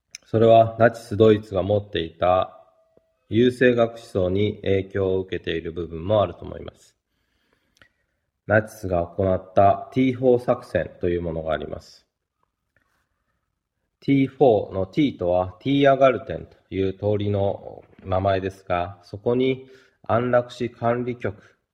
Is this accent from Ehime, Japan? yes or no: no; Kanagawa, Japan; 私自身、相模原近くの出身ですし、母が養護学校の教師をしていたということで